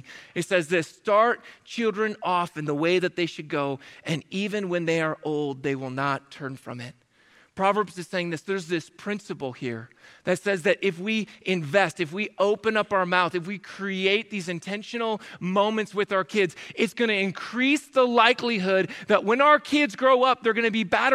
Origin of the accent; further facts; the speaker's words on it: Minnesota, United States; But you have to remember, we came from Minnesota, right?